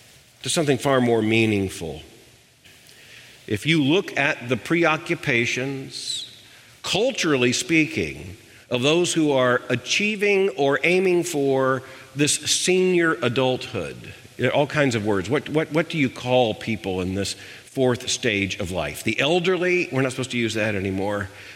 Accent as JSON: {"language": "English", "town": "South Florida", "region": "Florida", "country": "United States", "tie": "born or raised there", "said": "Mary and I grew up in South Florida, and right across the street from my house was a community"}